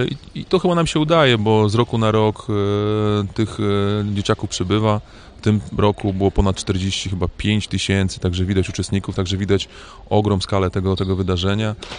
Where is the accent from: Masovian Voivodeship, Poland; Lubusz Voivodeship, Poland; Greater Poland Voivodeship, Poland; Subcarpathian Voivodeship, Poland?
Lubusz Voivodeship, Poland; Gorzów Wielkopolski; also born or lived in Italy; now in Kędzierzyn-Koźle, Poland; Także jestem praktycznie rodowitym gorzowianinem. Natomiast no 7 lat temu przeprowadziłem się do Kędzierzyna, mieszkam w Kędzierzynie, 14 lat temu wyjechałem do Włoch